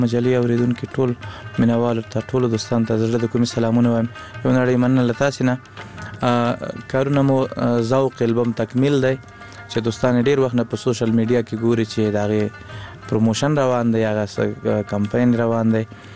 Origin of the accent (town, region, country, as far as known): Laghman, Afghanistan; also born or lived in Kunduz